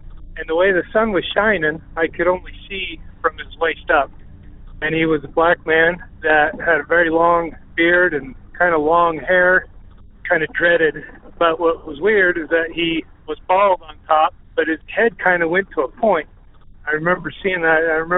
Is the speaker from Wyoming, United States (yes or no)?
yes; Jackson, Wyoming, United States; I was born and raised in Jackson, Wyoming.